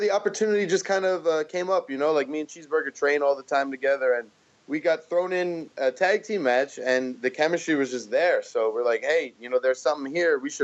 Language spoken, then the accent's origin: English; New York, United States; Even growing up in New York, I was never so much of the sports other than wrestling